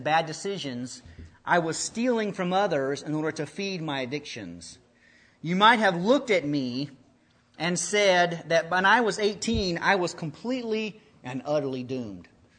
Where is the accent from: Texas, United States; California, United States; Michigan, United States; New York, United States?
Texas, United States; The truth is that my father is an elder in the church in my hometown in Texas.